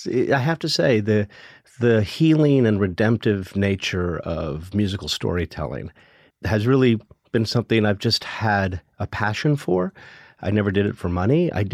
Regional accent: Hawaii, United States; So growing up in Hawaii, I was born in 62, I ended up working with a lot of Broadway talent that made Hawaii their home.

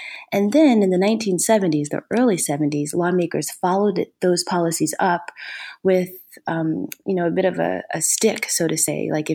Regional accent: Ohio, United States; And I'm originally from Ohio.

